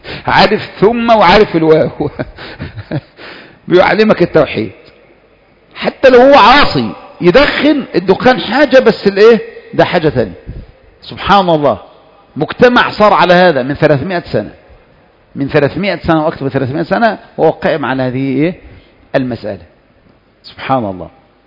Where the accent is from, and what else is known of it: Egypt